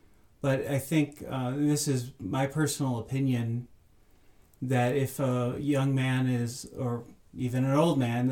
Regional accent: Wisconsin, United States; they were the priests that we had growing up in Door County.

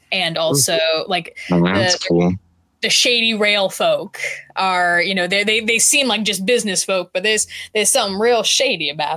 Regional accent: the South, United States; I'm from the South

